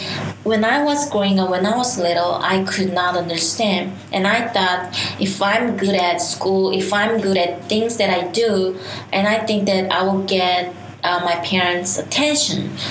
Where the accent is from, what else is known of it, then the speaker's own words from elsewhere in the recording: South Korea; when I grew up in Korea, it's more men-dominated society